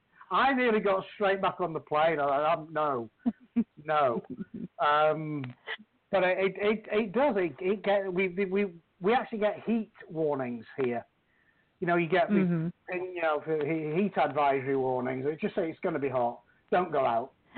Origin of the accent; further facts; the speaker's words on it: Yorkshire and the Humber, United Kingdom; now in United States; Well, imagine, I came from Yorkshire, Northern England.